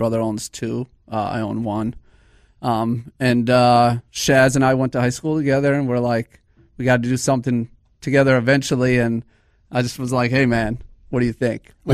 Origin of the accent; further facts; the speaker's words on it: Philadelphia, Pennsylvania, United States; also born or lived in Minnesota; my dad's from Italy. My mom's from Philadelphia. I grew up there. We moved here in 93. I grew up in Minnesota, too.